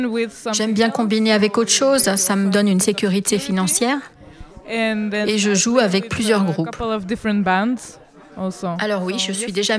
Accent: Belgium; now in Catalonia, Spain; je viens de Belgique et je joue de l'accordéon. Et j'habite en Catalogne.

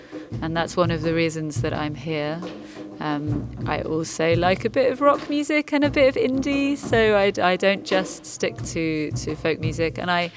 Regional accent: England, United Kingdom; and I'm from England. I live in London

